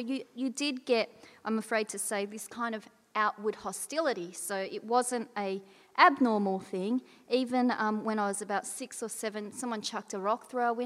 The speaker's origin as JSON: {"language": "English", "town": "Braybrook", "region": "Victoria", "country": "Australia", "tie": "born or raised there", "said": "growing up in Braybrook, you get that kind of thing a lot. So when the Southeast Asians and Samoans started moving into the Braybrook in the late 1970s and 80s, Braybrook is very proudly working class. It's next to Sunshine"}